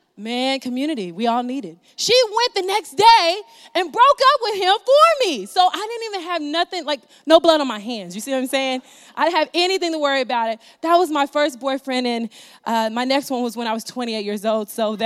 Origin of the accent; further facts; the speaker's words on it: Springfield, Illinois, United States; For me, my community started back in Springfield, Illinois. This is my hometown. Springfield, Illinois, it is a very small town where basically everybody knows everybody.